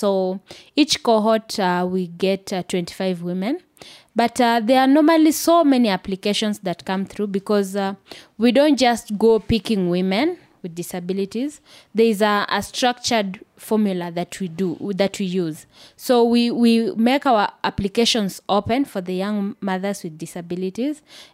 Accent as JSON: {"language": "English", "region": "Nairobi", "country": "Kenya", "tie": "born or raised there", "said": "I wasn't born in Kibera, but I was raised in Kibera. So I can say I've lived the longer part of my life. I've been to Kibera. I've lived in Kibera."}